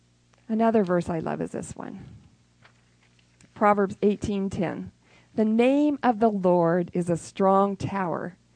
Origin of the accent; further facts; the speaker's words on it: California, United States; And so sometimes I lived in California. I grew up in California. And they had this fog called the Thule fog, and it would be really thick fog.